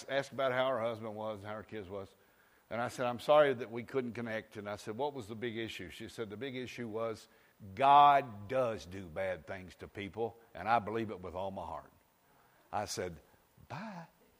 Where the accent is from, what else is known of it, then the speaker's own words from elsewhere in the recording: Kentucky, United States; I mean, I'm from Kentucky, but I am not stupid.